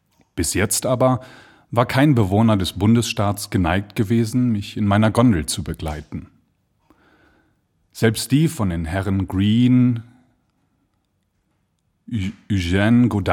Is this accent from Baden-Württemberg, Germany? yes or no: no; Münster, North Rhine-Westphalia, Germany; now in Munich, Germany; Ich komme aus Münster, wohne aber in München